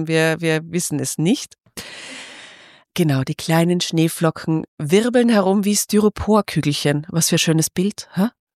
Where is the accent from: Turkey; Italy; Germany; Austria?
Austria; Seefeld, Tyrol; wenn ich in meinem Heimatort Seefeld in Tirol aussteige und zum ersten Mal einatme.